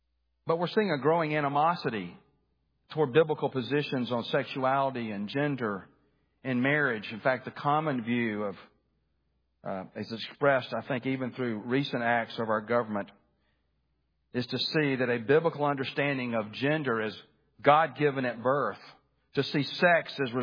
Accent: Birmingham, Alabama, United States; My parents, when I was growing up in Birmingham, I just graduated high school. My dad opened up a Christian bookstore

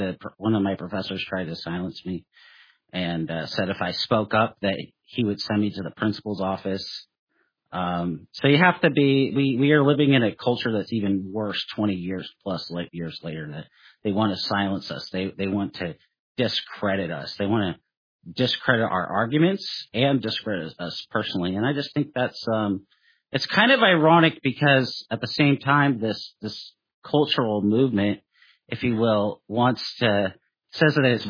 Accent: Seattle, Washington, United States; growing up in Seattle, I saw this pretty much head on

